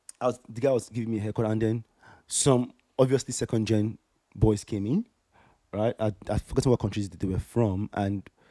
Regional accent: Nigeria; I'm Nigerian.

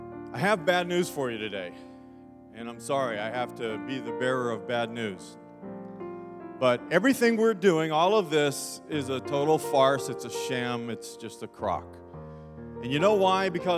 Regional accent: Dallas, Texas, United States; I was born and raised in Dallas

